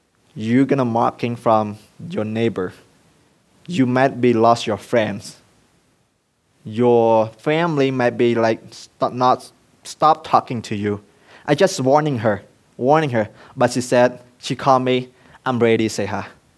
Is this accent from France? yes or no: no; Cambodia; English is a second language; moved away; Like church planting at my hometown, my home village that I left for 13 years. I never go back. It's a church planting in my home village.